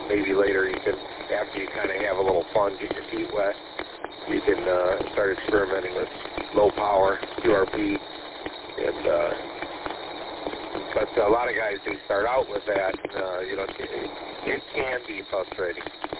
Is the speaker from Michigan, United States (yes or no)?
yes; Three Rivers, Michigan, United States; also born or lived in Gaylord / Detroit; now in Lincoln Park, United States; But I grew up over in Three Rivers, south of Kalamazoo there. I spent most of my, a lot of my life over there. Then I lived up in Gaylord for 3 years, and then I moved to Detroit about 11, 12 years ago.